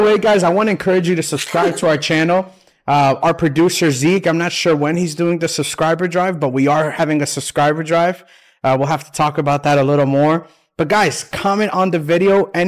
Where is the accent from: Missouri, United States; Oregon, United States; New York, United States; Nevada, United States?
New York, United States; New York City; I'm originally from New York. So New York City